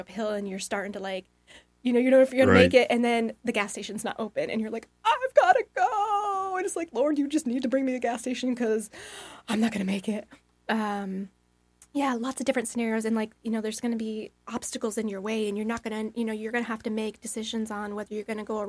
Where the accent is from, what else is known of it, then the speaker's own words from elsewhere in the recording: New York, United States; And I came from New York. I'm used to driving in it, but I knew my car.